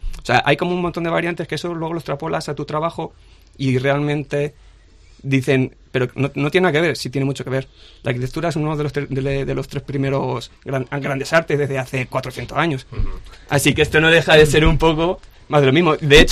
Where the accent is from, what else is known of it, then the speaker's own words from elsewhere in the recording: Campo de Criptana, Castilla-La Mancha, Spain; Sí, de Campo de Criptana. Y pues eso, me empezaron a encargar.